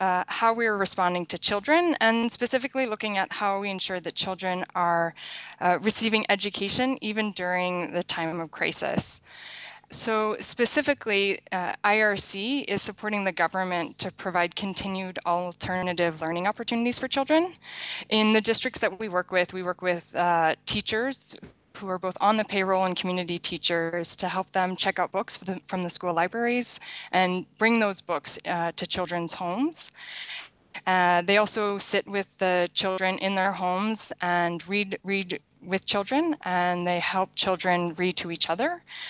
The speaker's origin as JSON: {"language": "English", "region": "Iowa", "country": "United States", "tie": "born or raised there", "said": "Yeah, well, growing up in Iowa and the education and upbringing that I received from my parents really opened up my worldview."}